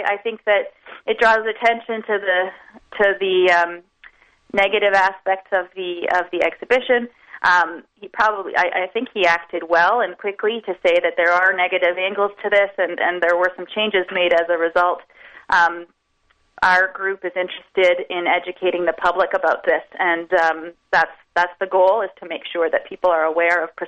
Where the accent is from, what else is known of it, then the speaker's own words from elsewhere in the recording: Toronto, Ontario, Canada; I remember as a kid, I grew up in Toronto